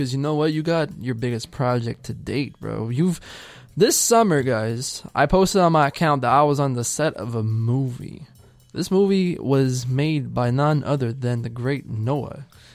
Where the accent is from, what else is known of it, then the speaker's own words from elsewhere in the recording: Laval, Quebec, Canada; as I'm also from Laval